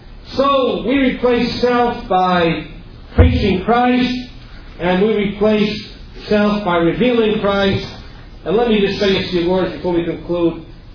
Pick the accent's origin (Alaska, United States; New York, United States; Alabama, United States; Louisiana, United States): New York, United States; Queens; I had so many worldly friends growing up in Queens